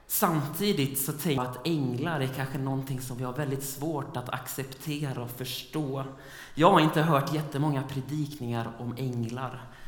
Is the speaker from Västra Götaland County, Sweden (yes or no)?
no; Varberg, Halland County, Sweden; När jag växte upp i Varberg på västkusten